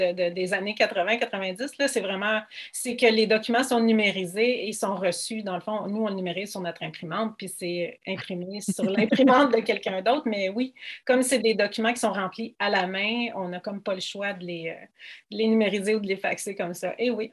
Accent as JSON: {"language": "French", "town": "Longueuil", "region": "Quebec", "country": "Canada", "tie": "born or raised there", "also_born_or_lived": "Brossard", "said": "Je suis une petite fille de Longueuil, j'ai grandi à Longueuil, j'ai vécu presque toute ma vie à Longueuil, sauf que quelques années à Brossard, là, j'ai eu une petite rechute, puis après ça, je suis revenue à Longueuil."}